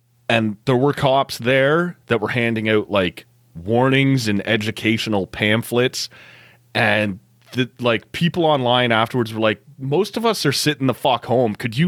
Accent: Oshawa, Ontario, Canada; I'm not from Toronto. I grew up in Oshawa and whatever.

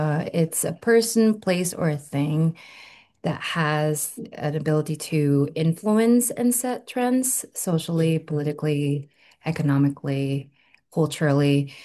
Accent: San Luis Obispo, California, United States; I came from San Luis Obispo, which is in the central coast of California. It's paradise where we have nature, beaches, right? Hiking, great place to live.

